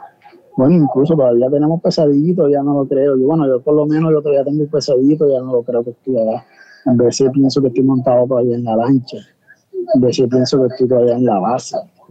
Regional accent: Bolívar, Colombia; Sí, yo soy nativo de acá de la isla.

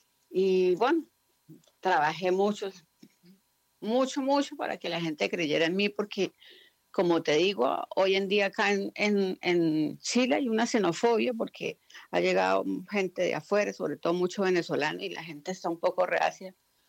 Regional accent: Bucaramanga, Santander, Colombia; moved away as an adult; Mira, yo llegué acá hace 21 años. Me vine a trabajar, me vine con dos amigas también de Bucaramanga.

